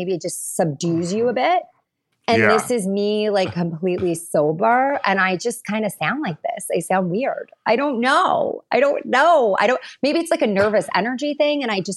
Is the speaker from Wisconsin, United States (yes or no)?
no; New York, United States; Like, I'm from Long Island. I grew up with like a bunch of my girlfriends.